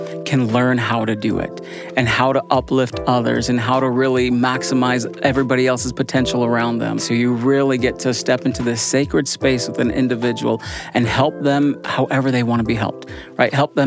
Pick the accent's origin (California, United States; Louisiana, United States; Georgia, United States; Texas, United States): Texas, United States; Houston; I'm originally from Houston, Texas, graduated in human development.